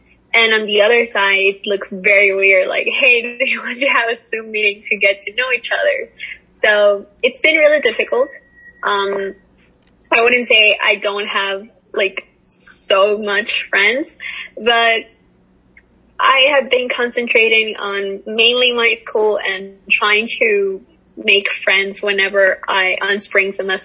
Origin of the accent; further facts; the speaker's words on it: Tegucigalpa, Francisco Morazán, Honduras; I'm originally from Tegucigalpa, Honduras.